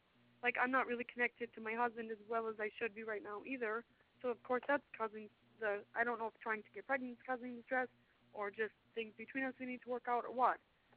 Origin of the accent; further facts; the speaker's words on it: Minnesota, United States; I'm in the South, and I'm from Minnesota, so it's really strange.